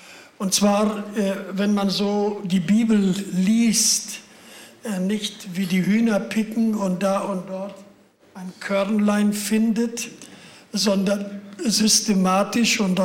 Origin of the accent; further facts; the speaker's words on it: Lower Saxony, Germany; Ich habe meine Kindheit in Ostfriesland zugebracht. Da sagt man den ganzen Tag Moin Moin.